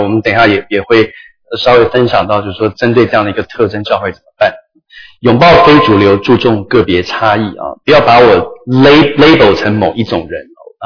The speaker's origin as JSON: {"language": "Chinese", "country": "Taiwan", "said": "我们台湾话是阿萨里"}